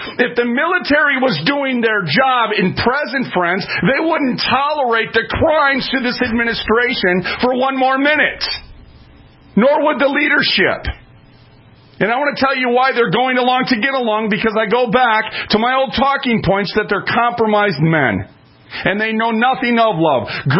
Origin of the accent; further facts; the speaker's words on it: Minnesota, United States; I'm from Minnesota, and my Twins jersey has a big Twins across it.